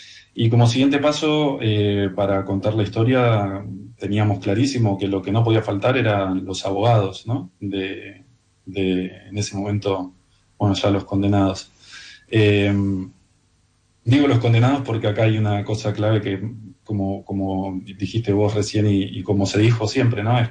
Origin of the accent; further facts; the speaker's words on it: Argentina; accent: Argentine; moved away as an adult; now in Spain; yo de hecho nací acá en España y me crié en Argentina, por eso tengo el acento que tengo, ¿no? Digamos que tengo el pasaporte equivocado, por decirlo de alguna manera. Soy español, pero bueno, yo me identifico como argentino